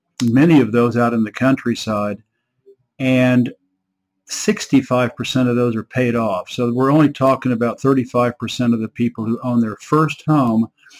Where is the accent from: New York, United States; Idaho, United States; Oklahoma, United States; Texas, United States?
Oklahoma, United States; in Oklahoma City, Oklahoma, where I grew up in Oklahoma